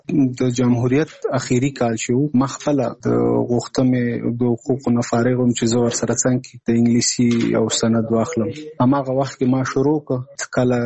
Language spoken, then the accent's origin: Pashto; Nangarhar, Afghanistan; now in Kabul, Afghanistan; زموږ کور په ننګرهار کې دی، زه په کابل کې یم دلته،